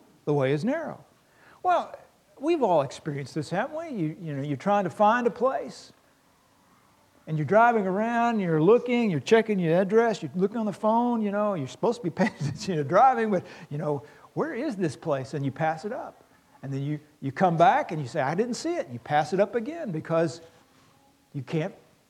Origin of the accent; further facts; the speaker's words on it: Louisville, Kentucky, United States; I grew up in Louisville, Kentucky, and we had shotgun houses, row after row after row of shotgun houses.